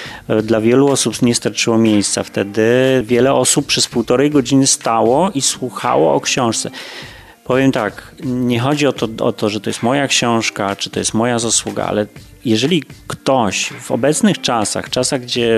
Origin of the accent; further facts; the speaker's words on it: Toruń, Kuyavian-Pomeranian Voivodeship, Poland; born there; Ja się urodziłem w Toruniu i oczywiście ten Toruń jest dla mnie bardzo ważny